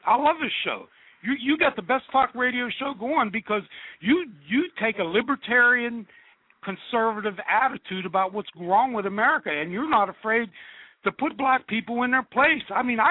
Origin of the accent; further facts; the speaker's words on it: Aliquippa, Pennsylvania, United States; born there; now in Youngstown, United States; Hey, I'm calling from Youngstown. I tell you what, I was born in Aliquippa, Pennsylvania. I'm a 62-year-old white male.